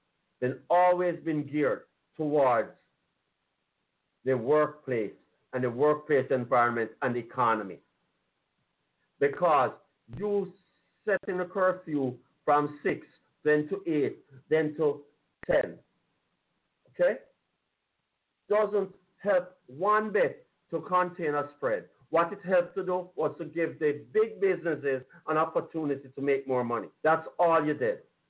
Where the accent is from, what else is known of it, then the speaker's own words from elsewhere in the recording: Jamaica; I'm Jamaican